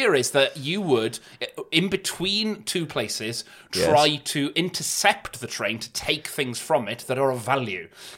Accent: Wales, United Kingdom; first language Welsh; English is a second language; So we have the English language in common, but my first language is Welsh.

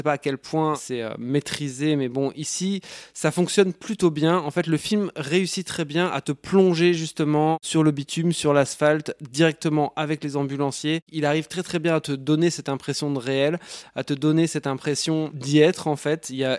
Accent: Belgium; chez nous en Belgique

